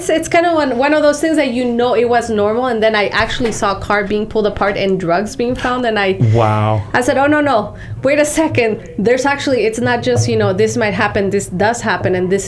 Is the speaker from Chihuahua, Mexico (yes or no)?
yes; Juarez, Chihuahua, Mexico; I was born and raised in Mexico. I actually grew up in the border, if you guys are familiar with the border of Mexico in Juarez.